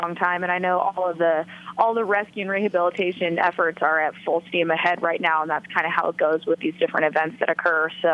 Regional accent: California, United States; because I have so many friends from Florida, but I'm from California, so I have all my friends there.

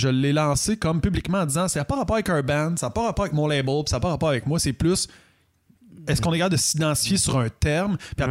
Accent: Quebec, Canada; je viens du West Island. Puis dans le West Island, tu sais, on était vraiment une minorité de Québécois

